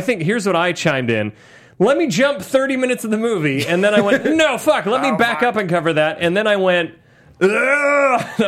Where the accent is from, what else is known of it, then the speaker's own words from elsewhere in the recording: Ohio, United States; But I grew up in Ohio, and there were different parts of Ohio, like Castalia, where my cousins lived